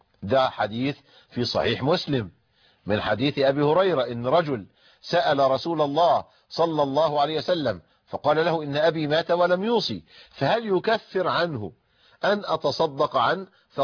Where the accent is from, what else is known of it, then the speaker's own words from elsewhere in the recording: Egypt; قلت عندنا في مصر قانون الوصية الواجبة